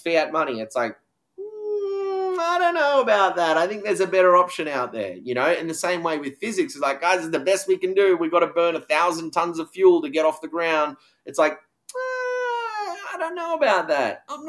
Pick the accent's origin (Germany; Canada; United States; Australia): Australia; just because I got born in Australia, I got lucky.